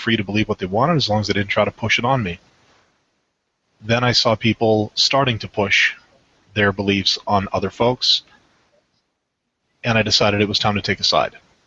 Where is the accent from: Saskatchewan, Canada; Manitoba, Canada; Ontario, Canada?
Manitoba, Canada; Born and raised in Canada, specifically in northern Manitoba, born to a Lutheran family. Religion wasn't a very large part of my life in terms of importance.